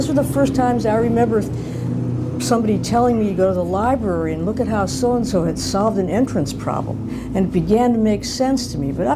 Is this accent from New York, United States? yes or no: no; Detroit, Michigan, United States; I worked one summer while I was still a student at a big architecture firm in my hometown of Detroit